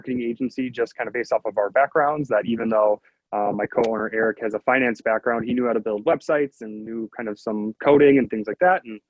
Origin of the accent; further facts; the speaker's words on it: Milwaukee, Wisconsin, United States; I am from the Milwaukee area, Milwaukee, Wisconsin.